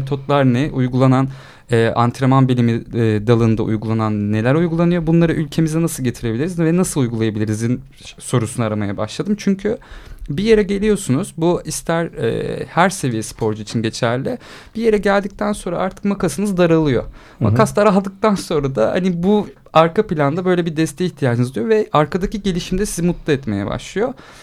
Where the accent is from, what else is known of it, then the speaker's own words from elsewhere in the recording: Antalya, Turkey; Ben 29 yaşındayım. Antalya'da doğdum ve Antalya'da lise çağlarımda 2 ile 3. sınıfta spor bölümü okuduk.